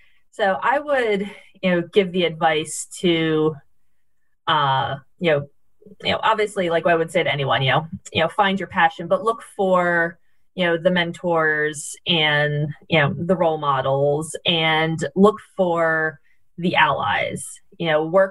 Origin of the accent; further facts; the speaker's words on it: Pennsylvania, United States; But I grew up near Philadelphia, which is a bit of a rowing hub in the U.S.